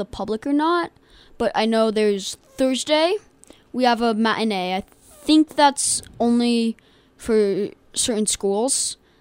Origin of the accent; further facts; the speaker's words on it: New York, United States; I'm a New Yorker, too